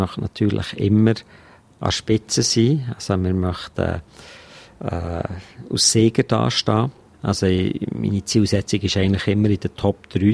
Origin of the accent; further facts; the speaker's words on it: Bern, Switzerland; Die Wurzeln sind natürlich schon noch ein bisschen Bern-lastig.